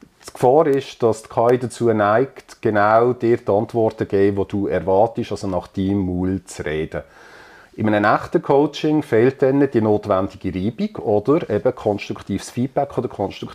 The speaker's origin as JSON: {"language": "German", "country": "Switzerland"}